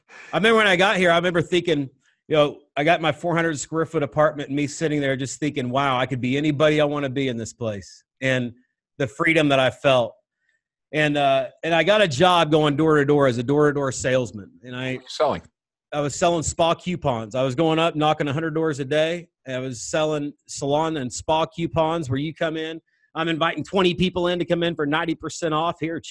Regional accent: Missouri, United States; You know, I grew up in Northwest Missouri. I barely made it through high school.

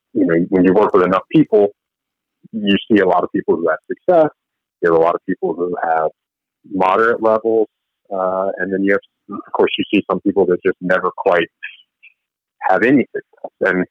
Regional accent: Roanoke, Virginia, United States; the goal with that was to be able to reach and help people outside of my hometown. So my gym was in Roanoke, Virginia.

